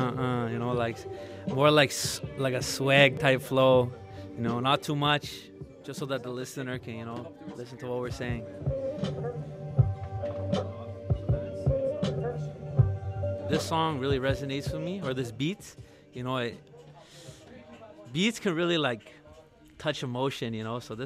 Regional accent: Saskatchewan, Canada; I'm from Treaty 4 territory, more specifically Paiute Nation.

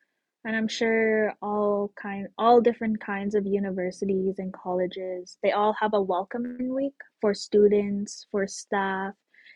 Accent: Wabaska, Alberta, Canada; also born or lived in Dillon, Saskatchewan; I'm from Wabaska, Alberta, on my late father's side, and that's Woodlands Cree territory. And I'm from Dillon, Saskatchewan, on my late mom's side, and that's Dene Sunklene territory.

